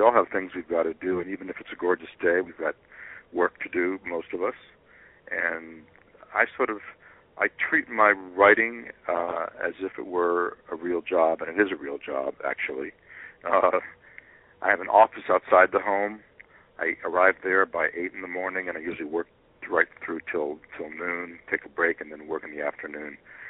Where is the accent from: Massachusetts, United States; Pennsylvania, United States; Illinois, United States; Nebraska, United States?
Massachusetts, United States; Boston; That's right. Well, it's my hometown. It's, you know, I love writing about Boston.